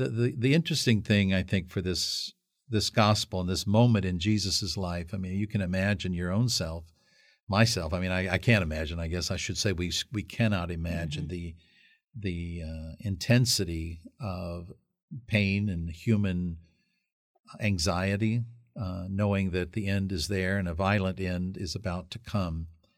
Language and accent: English; Corpus Christi, Texas, United States; when people here ask me where I'm from, other bishops or other people, and I say I'm from Corpus Christi, and they say, is that actually the name of your diocese?